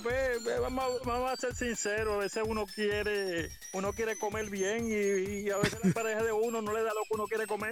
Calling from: Puerto Rico; de Atorrey, Puerto Rico.

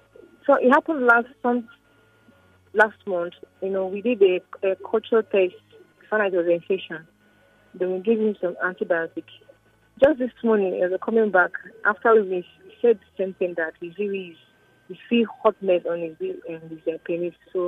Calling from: Isolo, Lagos, Nigeria; I'm calling from Isolo.

